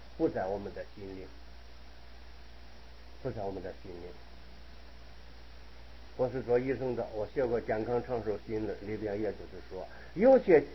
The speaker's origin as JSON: {"language": "Chinese", "region": "Henan", "country": "China", "lives_now": "Taiwan", "said": "我是河南人了，一个河南的老乡"}